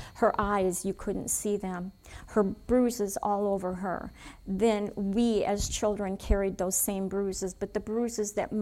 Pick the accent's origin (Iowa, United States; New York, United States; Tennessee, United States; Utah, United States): Tennessee, United States; Dyer; born there; moved away; I was born in Dyer, Tennessee to a mother and father who grew up in godly homes.